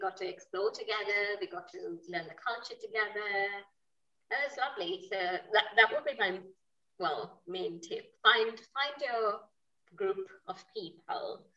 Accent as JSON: {"language": "English", "country": "Oman", "tie": "born or raised there", "also_born_or_lived": "Malaysia", "said": "But born and brought up in Oman, did my high school. Malaysia first for 2 years to do the pre-clinical part of my uni"}